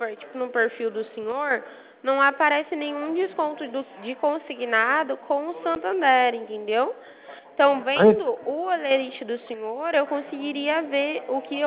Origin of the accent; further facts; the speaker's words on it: Bebedouro, São Paulo, Brazil; Mas eu sou de Bebedouro.